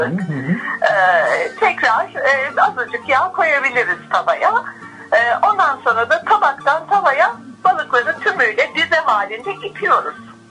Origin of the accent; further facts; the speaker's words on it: Giresun, Turkey; Ben de Karadenizliyim. Giresunluyum.